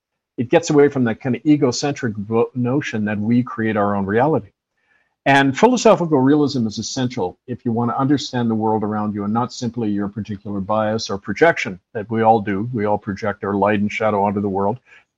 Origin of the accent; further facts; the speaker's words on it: Vancouver, British Columbia, Canada; I grew up on the University of BC campus in Vancouver. I got my political science, anthropology, and theology degrees there.